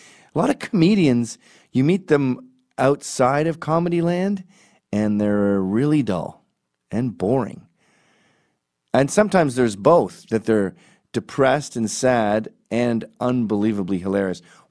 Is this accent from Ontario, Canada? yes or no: no; Quebec, Canada; because I come from Quebec, where if you want to riff, you don't know if the person is French or English.